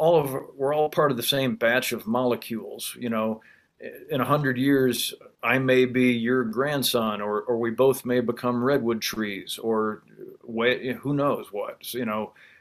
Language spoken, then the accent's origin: English; Illinois, United States; And I'm from Illinois, farm country